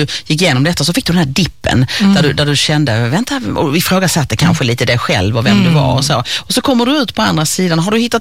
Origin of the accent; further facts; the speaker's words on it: Skåne, Sweden; jag brukar skoja och säga att jag är en pågatös. Här nere i Skåne säger man så här, jag är en pågatös.